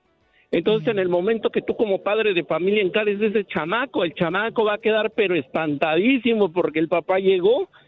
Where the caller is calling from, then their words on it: Chicago, Illinois, United States; Hola, Andreina, hablamos aquí de Chicago.